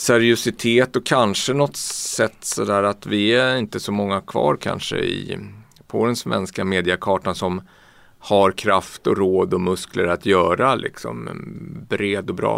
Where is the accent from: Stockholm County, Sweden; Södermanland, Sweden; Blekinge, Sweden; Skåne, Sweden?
Stockholm County, Sweden; Stockholm; jag tycker att vi ska vara det eftersom jag är stockholmare själv